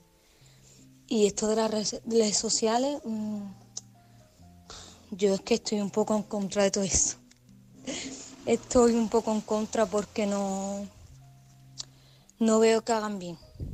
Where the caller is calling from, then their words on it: Málaga, Andalusia, Spain; de Málaga.